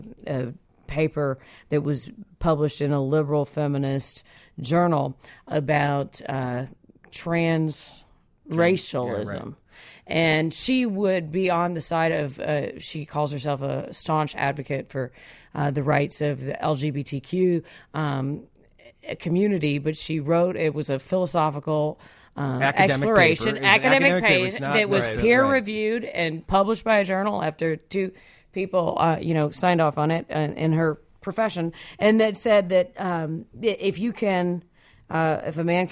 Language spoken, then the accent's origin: English; Memphis, Tennessee, United States; in my hometown of Memphis at Rhodes College